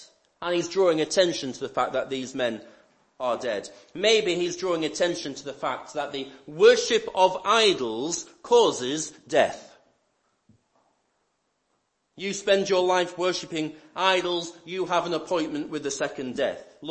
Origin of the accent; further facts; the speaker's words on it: Lancaster, North West England, United Kingdom; I was brought up in Lancaster